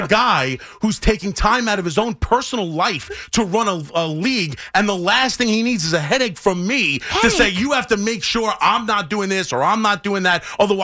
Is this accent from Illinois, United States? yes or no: no; Franklin Square, New York, United States; Like I grew up in Franklin Square, right?